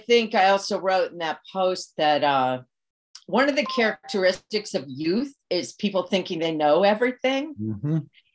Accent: Illinois, United States; And Roger and I grew up in Illinois in the late 1960s.

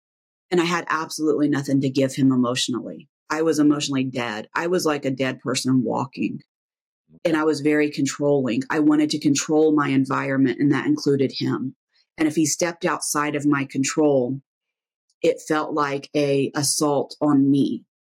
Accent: Midwest, United States; So I'm from the Midwest. I'm super bad about doing that.

